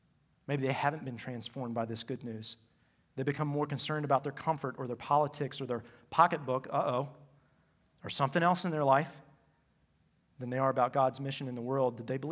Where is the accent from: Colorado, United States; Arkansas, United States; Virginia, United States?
Virginia, United States; Roanoke; Growing up in Roanoke, maybe for those of you who are Roanokers, you know, everybody calls Greensboro like the worst place in the world.